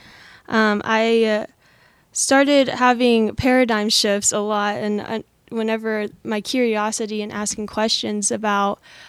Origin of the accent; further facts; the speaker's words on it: Oklahoma, United States; moved away as an adult; also born or lived in Israel; now in Florida, United States; I'm from Oklahoma originally. I'm 26 years old, and I moved out to Florida 3 years ago